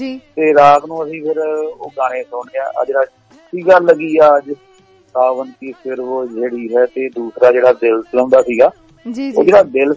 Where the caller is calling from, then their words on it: Toronto, Ontario, Canada; Toronto ਤੋਂ।